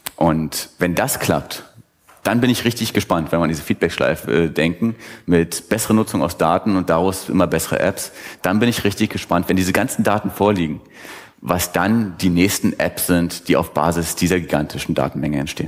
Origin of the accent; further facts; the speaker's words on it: Magdeburg, Saxony-Anhalt, Germany; Und ich komme jetzt aus Magdeburg, Sachsen-Anhalt.